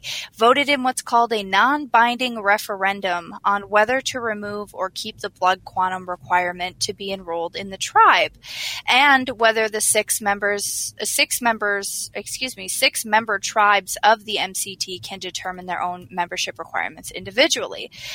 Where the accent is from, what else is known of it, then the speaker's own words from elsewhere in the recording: Red Lake Nation, Minnesota, United States; I'm from Red Lake Nation, and they've chosen not to be a part of the Minnesota Chippewa tribes